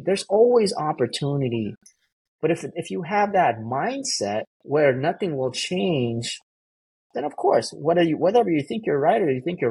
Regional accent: San Diego, California, United States; I grew up right here. I'm born and raised in San Diego. I grew up around gangs as well.

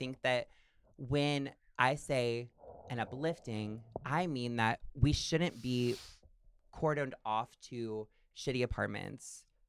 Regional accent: the South, United States; you know, I'm from the South. I'm from a church. I'm from a Assemblies of God Pentecostal church.

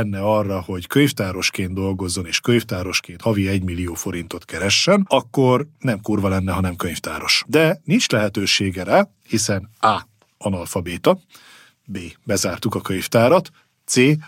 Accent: Nyíregyháza, Szabolcs-Szatmár-Bereg, Hungary; én Nyíregyházán nőttem fel, és ott a gimnáziumban, az Rinyi Ilona gimnáziumban jártam

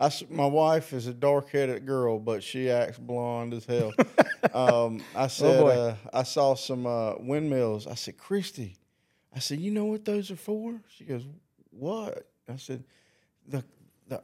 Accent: Great Falls, South Carolina, United States; also born or lived in Columbia; Yeah, I was born in Columbia, mm-hmm. and then we went up. I was born there, but I didn't live there. We lived in Great Falls, a little tiny place called Great Falls, South

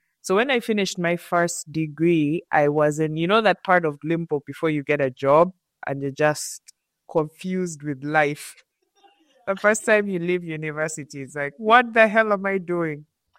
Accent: Uganda; moved away as an adult; now in Canada; I grew up in Uganda, born in Uganda.

